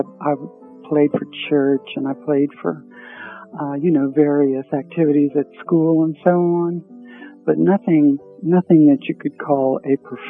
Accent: Kentucky, United States; Well, I grew up in a small town in Kentucky

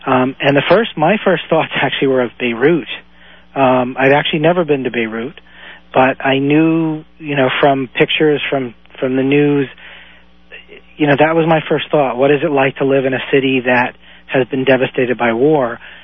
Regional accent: New York, United States; I am a New Yorker. I lived through 9/11

